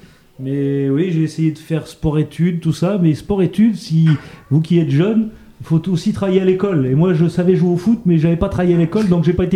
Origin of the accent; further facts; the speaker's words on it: France; Et puis qu'on est français.